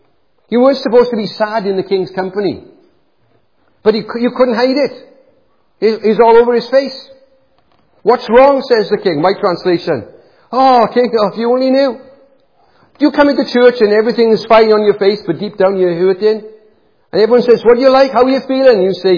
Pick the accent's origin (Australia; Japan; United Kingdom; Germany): United Kingdom; I don't know if we cope with that as British people.